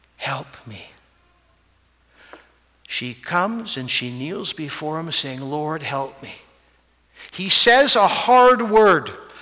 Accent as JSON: {"language": "English", "country": "Canada", "said": "I know we're Canadian."}